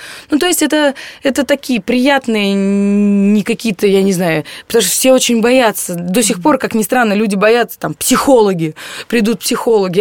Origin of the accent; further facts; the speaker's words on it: Pskov, Pskov Oblast, Russia; Псков – это совсем другое. Это моя малая родина, это мое детство, мои друзья детские, я не знаю, мое дворовое детство.